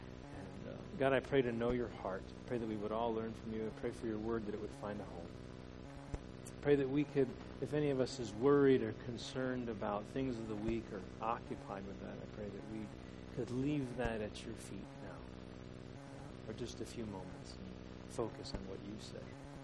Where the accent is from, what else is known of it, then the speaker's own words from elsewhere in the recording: East Coast, United States; So I grew up in an Italian family. I grew up on the East Coast, and one of the things I noticed is I transferred to college, to Purdue University in 1986.